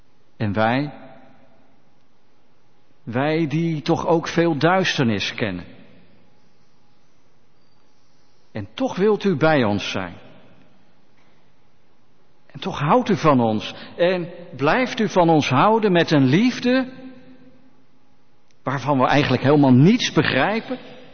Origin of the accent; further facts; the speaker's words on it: Leiderdorp, South Holland, Netherlands; also born or lived in Friesland / Alphen aan den Rijn; geboren en getogen in Leiden-Dorp. Gestudeerd in Leiden en in 1994 getrouwd met Linda en verhuisd meteen naar Parraga in Friesland.